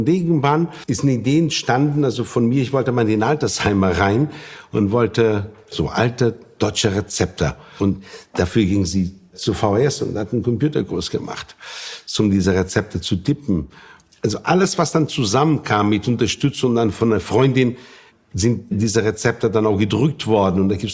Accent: Norte, Portugal; now in Nordhorn, Germany; ich wohne in der Grafschaft Bentheim in Nordhorn und ich komme aus Nordost Portugals.

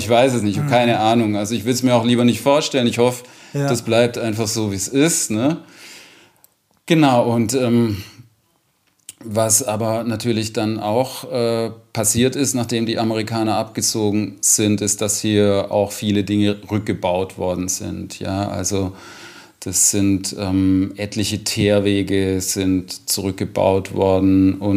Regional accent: Baden-Württemberg, Germany; Ich komme aus dem Schwäbischen und da gibt es so Truppenübungsplatz Münsingen

